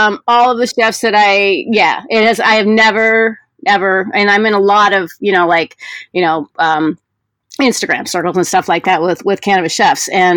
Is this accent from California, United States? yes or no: no; Iowa, United States; I grew up in Iowa. So, you know, we would go out and gather, you know, trash sacks of the things.